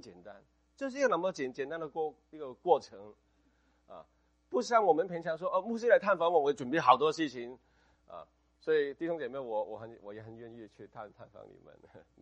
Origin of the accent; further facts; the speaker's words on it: Hong Kong; 这个跟我香港人做事不一样啊。